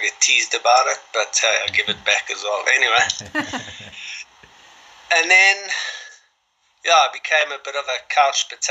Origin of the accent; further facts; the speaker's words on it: Johannesburg, Gauteng, South Africa; also born or lived in Cape Town / Namibia; Then moved to Joburg when I was about 5 or 6. I've basically been in Joburg my whole life, apart from living overseas for 2.5 years. And then I would say my hometown is definitely Benoni.